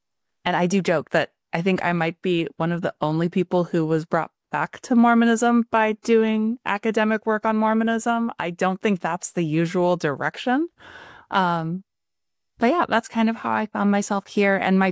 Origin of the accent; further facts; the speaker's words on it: Provo, Utah, United States; now in London, United Kingdom; I grew up in Provo, Utah. I have been living in London for too long now, frankly. I can't handle the rain anymore.